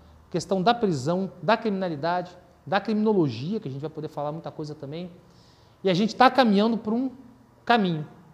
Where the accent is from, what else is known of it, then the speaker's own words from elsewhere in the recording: Brazil; Eu sou brasileiro raiz, né? Sou mistura de nordestino com mineiro, catarinense, então é tudo junto e misturado. Posso falar como um brasileiro de origem brasileira.